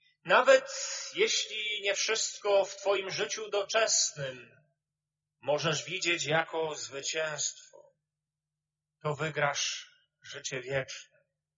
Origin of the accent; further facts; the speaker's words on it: Tuchów, Lesser Poland, Poland; Pochodzący z moich rodzinnych stron, z Małopolski, spod Tuchowa